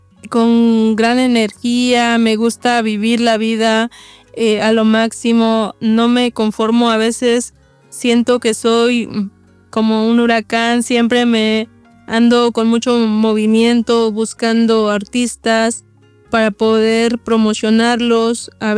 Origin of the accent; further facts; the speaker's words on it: Mexico; now in Indianapolis, United States; vivo en Indianápolis, Indiana. Soy de México.